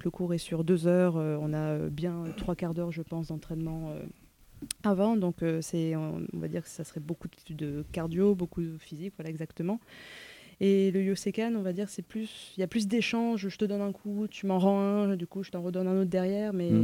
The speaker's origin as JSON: {"language": "French", "town": "Marseille", "region": "Provence-Alpes-Côte d'Azur", "country": "France", "tie": "born or raised there", "said": "aussi, j'ai grandi à Marseille"}